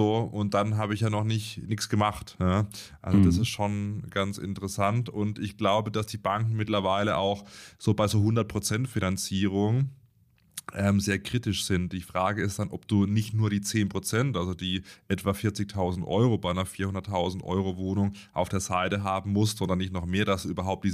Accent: Baden-Württemberg, Germany; now in Hamburg, Germany; Auch wenn ich jetzt gerade in Hamburg sitze, komme ich ursprünglich aus Baden-Württemberg

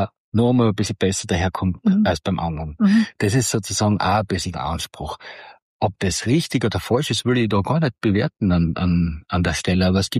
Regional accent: Styria, Austria; Vor allem bei uns in der Steiermark gibt's gar nicht so viele Unternehmen mit einem Beachvolleyballplatz.

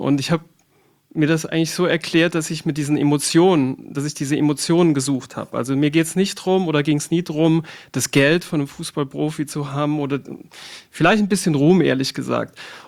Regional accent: Saarbrücken, Saarland, Germany

